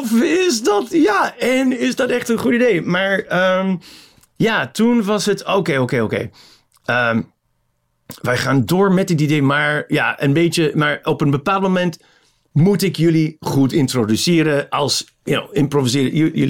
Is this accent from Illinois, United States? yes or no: yes; Chicago, Illinois, United States; wij komen uit Chicago, we're comedians